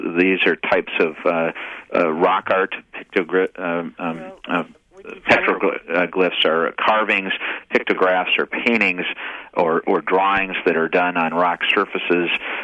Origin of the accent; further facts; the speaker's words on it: Marinette, Wisconsin, United States; my interest developed growing up in northeast Wisconsin in Marinette, my family living on